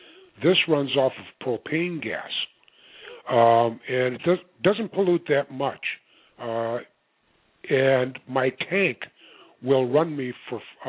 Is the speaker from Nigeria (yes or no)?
no; Minnesota, United States; now in Florida, United States; My first experience in Florida, because I'm originally from Minnesota, the hurricane came through.